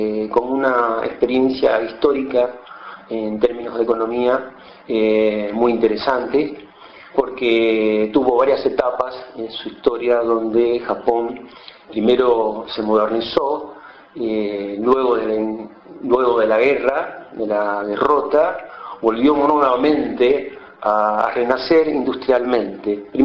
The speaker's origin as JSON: {"language": "Spanish", "country": "Cuba", "moved": "yes", "lives_now": "Argentina", "said": "Yo soy cubano y hace aproximadamente 20 años que vivo en la Argentina. Mi periplo de estudios comenzó en La Habana"}